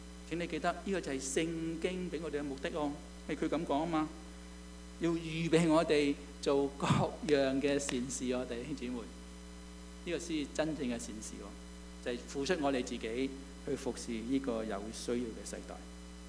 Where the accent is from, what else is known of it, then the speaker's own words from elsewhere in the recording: China; 因为我们中国人都是，我自己都是这样